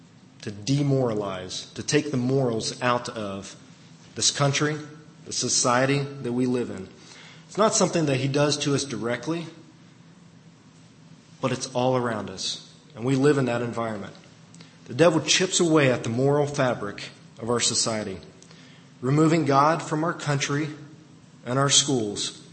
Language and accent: English; Ohio, United States; I lived this firsthand in the school I grew up in Ohio.